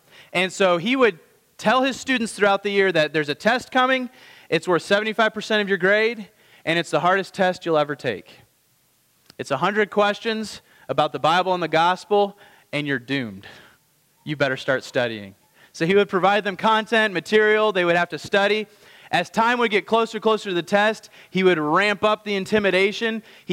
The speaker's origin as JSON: {"language": "English", "region": "Indiana", "country": "United States", "tie": "born or raised there", "said": "I grew up in Indiana, and I'm a Colts fan."}